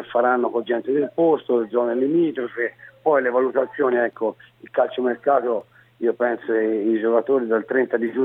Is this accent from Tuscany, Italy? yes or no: yes; Tuscany, Italy; Essendo toscano mi dispiace un po'